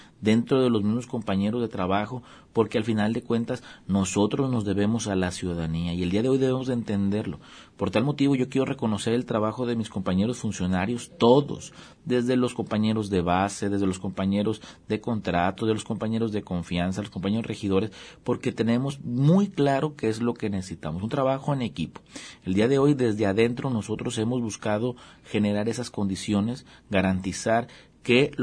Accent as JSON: {"language": "Spanish", "town": "Autlán", "region": "Jalisco", "country": "Mexico", "said": "Porque Autlán es mi tierra, aquí está mi familia, aquí está mi empresa, aquí está mi fuente de desarrollo"}